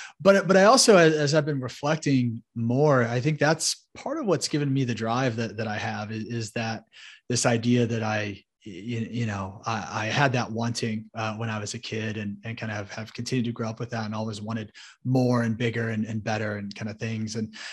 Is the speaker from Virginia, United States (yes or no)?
no; Indianapolis, Indiana, United States; So I grew up in Indianapolis, Indiana, right here in the Hoosier State. You know, you're handed a basketball when you come out of the womb.